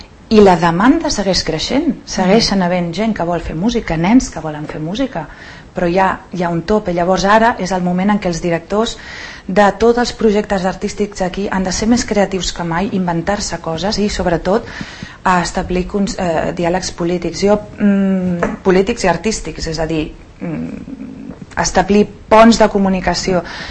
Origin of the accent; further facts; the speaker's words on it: Sant Cugat del Vallès, Catalonia, Spain; sóc filla de Sant Cugat i m'he criat aquí, tinc el poble realment molt, molt, molt, molt endins, me l'estimo moltíssim